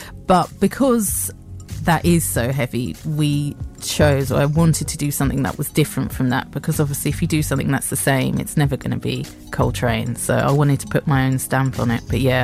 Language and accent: English; Nigeria; I was always told when I was growing up in Nigeria.